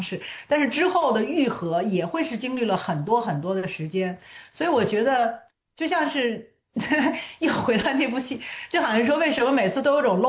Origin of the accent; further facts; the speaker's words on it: China; 因为我在内陆地区长大，所以我也没有那种就是可能会担心有人会打过来或怎么之类的